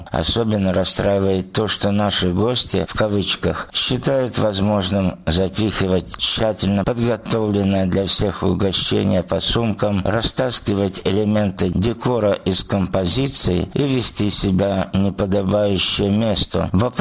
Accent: Lykhny, Abkhazia, Georgia; Всегда очень горжусь тем, что я родом из Лыхны.

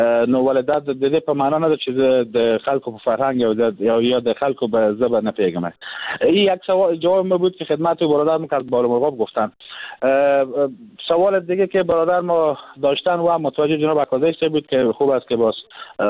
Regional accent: Herat, Afghanistan; من اتفاقا در ولایت هرات کلان شدم، بزرگ شدم در روزی غرب افغانستان

